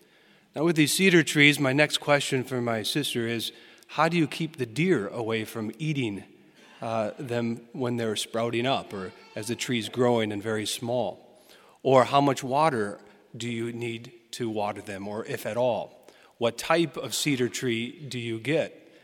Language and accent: English; Door County, Wisconsin, United States; As many of you know, I'm from Door County.